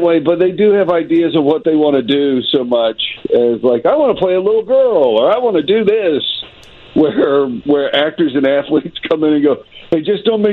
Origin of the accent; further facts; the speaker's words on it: Texas, United States; And I'm from Texas originally, and I had posters of … on my wall.